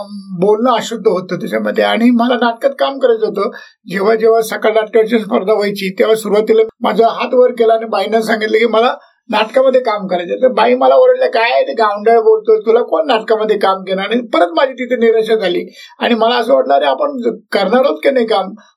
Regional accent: Kadus, Maharashtra, India; ते माझं कडूस गाव ग्रामीण भागातलं राजगुरुनगर पासून 6 मैल असलं ना पुणे जिल्ह्यातलं गाव आहे माझं त्याच्यामध्ये. आणि पहिली ते 5वी माझं शिक्षण कडूस राजगुरुनगर इथे जीवन शिक्षण मंदिर मध्ये झालेलं आहे.

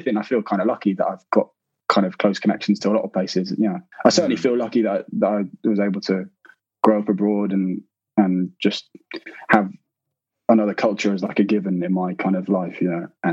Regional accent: Oxford, South East England, United Kingdom; born there; also born or lived in Cyprus; I was born in Oxford because my dad worked at Bryce Norton, so so I'm kind of semi from Oxford

